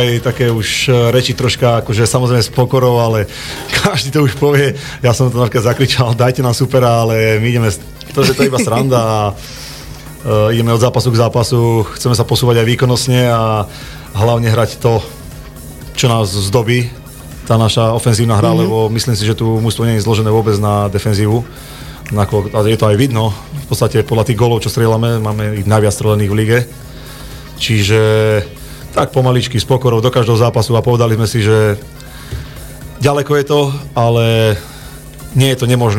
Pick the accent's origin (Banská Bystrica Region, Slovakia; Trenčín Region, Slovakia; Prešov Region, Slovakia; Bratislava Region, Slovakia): Banská Bystrica Region, Slovakia; Zvolen; Áno, ja som Zvolenčan rodený.